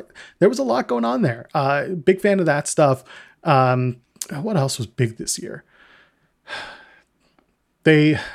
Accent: Canada; Yeah, well, we're Canadian, so it doesn't matter to us.

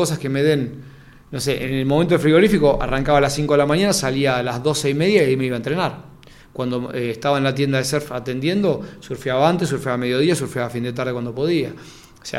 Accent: Buenos Aires, Argentina; also born or lived in Mar del Plata; Y yo llegué a Buenos Aires, porque en ese momento vivía en Buenos Aires, nací en Mar del Plata, mis papás se separan, me voy a vivir a Buenos Aires.

